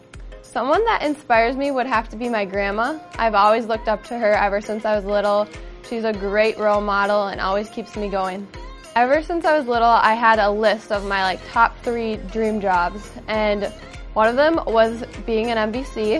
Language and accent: English; Blaine, Minnesota, United States; this is my rookie season, and I'm from Blaine, Minnesota.